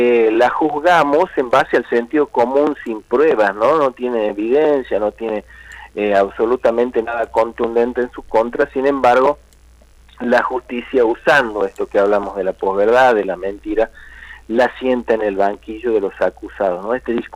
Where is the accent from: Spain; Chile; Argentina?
Argentina; nosotros hoy hemos tenido la oportunidad de vivir como argentinos esto